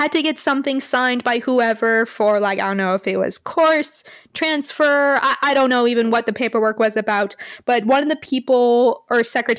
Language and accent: English; Oregon, United States; because I grew up on the West Coast, like in Oregon, and, you know, been to California a lot